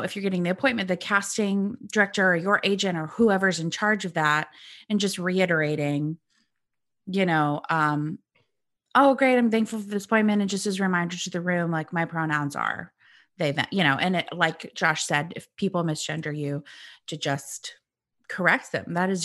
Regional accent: Illinois, United States; But I'm originally from Central Illinois, so I grew up like go Cubs, go Bears

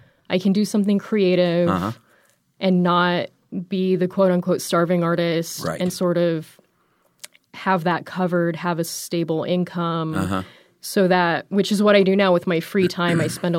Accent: California, United States; also born or lived in Philippines / Virginia; lived in California as a kid, moved to Virginia.

